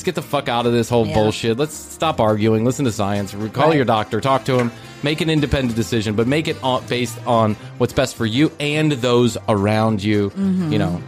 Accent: Ireland; I'm Irish, so that's how it works.

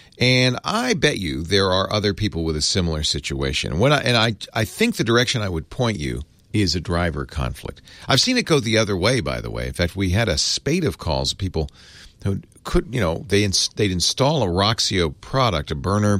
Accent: Providence, Rhode Island, United States; My home state of Providence, Rhode Island.

